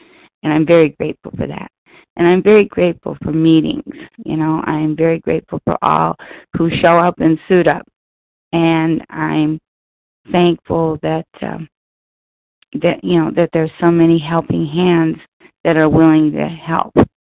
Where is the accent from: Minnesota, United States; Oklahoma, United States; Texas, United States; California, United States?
Minnesota, United States; I'm from Minnesota